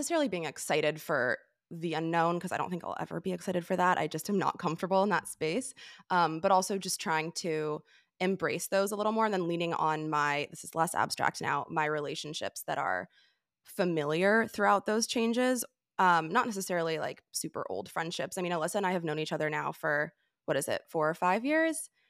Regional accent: California, United States; I grew up in California, and so I'm not really used to these like visible changes every season.

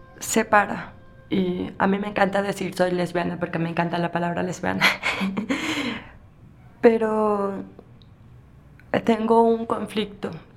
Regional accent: Babahoyo, Los Ríos, Ecuador; Soy de Babahoyo. Allá no hay lengua de señas.

